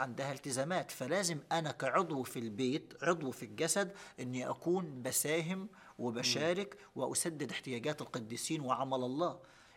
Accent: Upper Egypt, Egypt; عندنا في الصعيد في حاجة اسمها طلمبة المية

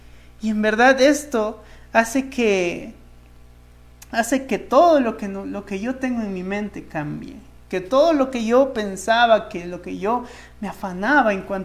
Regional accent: Peru; Yo que soy bien peruanazo, yo que soy bien peruano

